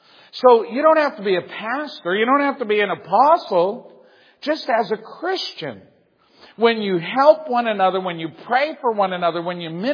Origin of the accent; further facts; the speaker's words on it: Massachusetts, United States; Listen, I grew up in New England. I am a New Englander. Grew up in Massachusetts on an old dairy farm.